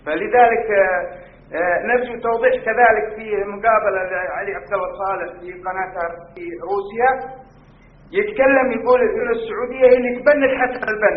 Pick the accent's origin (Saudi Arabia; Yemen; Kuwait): Saudi Arabia; والله عندنا في السعودية مشاكل كثيرة